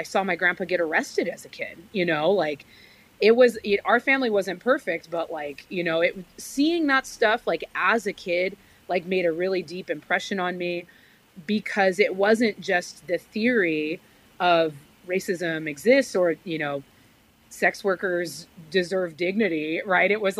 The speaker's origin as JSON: {"language": "English", "town": "Garden Grove", "region": "California", "country": "United States", "tie": "born or raised there", "said": "what's interesting about Orange County is like growing up in Garden Grove, it is like people outside of Orange County think that it's all like rich, white, fancy people that live in OC."}